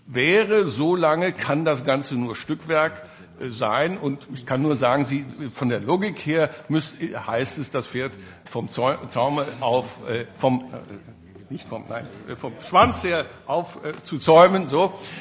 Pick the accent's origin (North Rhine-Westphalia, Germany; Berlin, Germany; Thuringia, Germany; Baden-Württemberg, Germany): North Rhine-Westphalia, Germany; In Nordrhein-Westfalen, meinem Heimatland, hat es eine Kommission gegeben